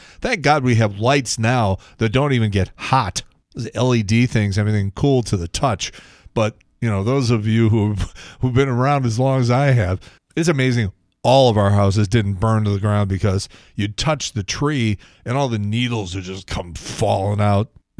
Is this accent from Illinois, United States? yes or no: yes; Chicago, Illinois, United States; we did one of them in Chicago, Jonathan Brandmeier, because I was a fan for a long time. And it's my hometown.